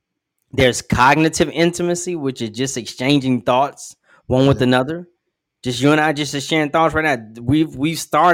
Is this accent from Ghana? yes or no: yes; Ghana; Because you're from Kenya and I'm from Ghana, and I'm not gonna blow up the bridge.